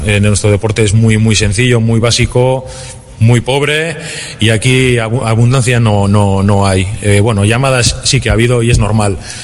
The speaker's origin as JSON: {"language": "Spanish", "town": "Bermeo", "region": "Basque Country", "country": "Spain", "said": "Prioridad absoluta Urdaibai, porque soy de Bermeo"}